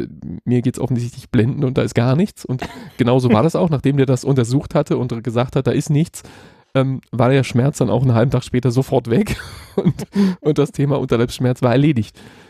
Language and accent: German; Hamburg, Germany; um meine Heimatstadt Hamburg im hellsten Glanze erstrahlen zu lassen